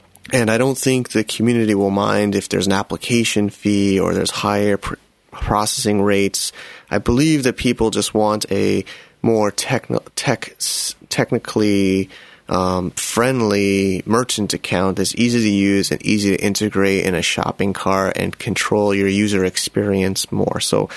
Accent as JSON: {"language": "English", "country": "United States", "moved": "yes", "said": "I am American, I could easily, have a U.S. company, U.S. merchant account, but I live and do business overseas, and my funds are coming in and out of Hong Kong and Asia."}